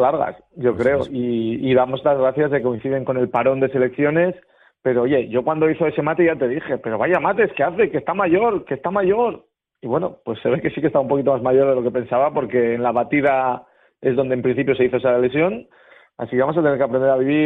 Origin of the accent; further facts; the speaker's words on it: Bilbao, Basque Country, Spain; yo creo que somos de Bilbao y aquí miramos mucho siempre de barrera hacia casa